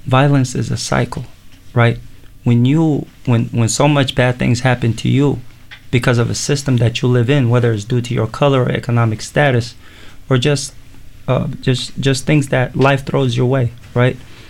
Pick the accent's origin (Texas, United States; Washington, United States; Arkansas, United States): Washington, United States; Seattle; I grew up in Seattle. I grew up in White Center in Seattle. It was an impoverished neighborhood.